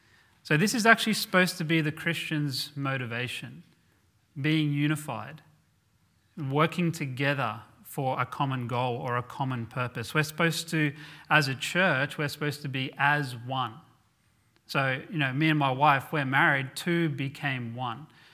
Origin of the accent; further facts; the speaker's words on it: Australia; I'm happy to count myself as an Aussie